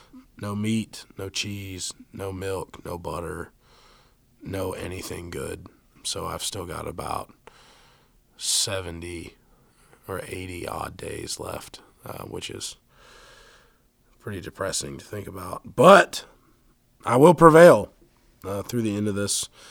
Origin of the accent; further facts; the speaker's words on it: North Carolina, United States; So I'm born and raised in North Carolina, obviously a huge Carolina Panthers fan.